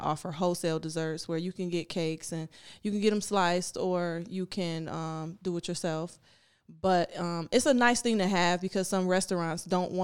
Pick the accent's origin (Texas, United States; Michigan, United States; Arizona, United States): Michigan, United States; Inkster; but I'm from Inkster